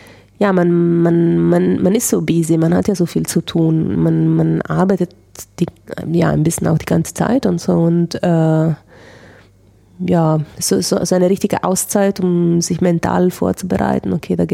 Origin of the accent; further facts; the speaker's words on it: Italy; German is a second language; ich bin ja Italienerin